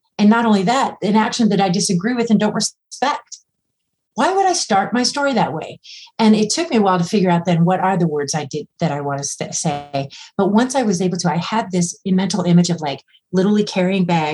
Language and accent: English; Iowa, United States; Well, hi. Yeah. Well, I'm from Iowa. My dad left us when I was 12.